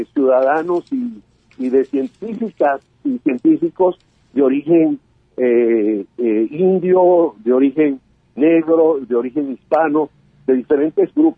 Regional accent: Mexico; yo creo que somos los únicos que venimos de México.

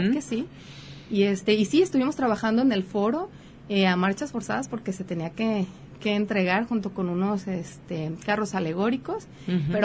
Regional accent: Autlán, Jalisco, Mexico; also born or lived in Guadalajara; que ahorita habemos muchos autlenses. Bueno, realmente yo nací en Guadalajara, pero tengo la mayor parte de mi vida viviendo en Autlán.

